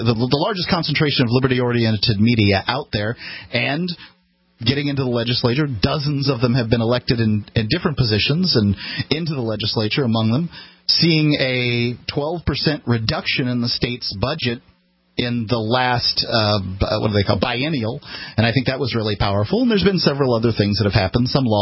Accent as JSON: {"language": "English", "region": "Florida", "country": "United States", "said": "I'm from Florida. I didn't, you know, my taxes there were like $1,400."}